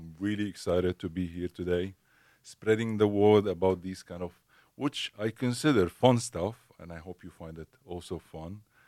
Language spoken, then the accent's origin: English; Syria; English is a second language; Hi, everyone. I am from Syria. So I come from Syria.